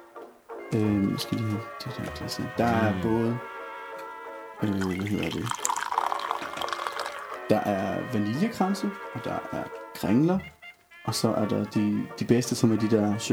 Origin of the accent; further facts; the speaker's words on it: Jutland, Denmark; Jeg ved ikke, om jeg kan have lagt skjul på det her, men jeg er jo fra Jylland.